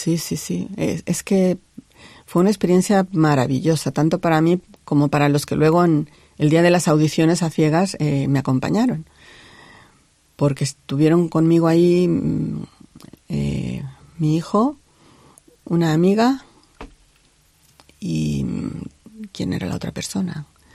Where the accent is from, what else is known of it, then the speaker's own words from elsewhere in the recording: Sonora, Mexico; now in Ribadeo, Spain; Yo soy mexicana, soy de Sonora.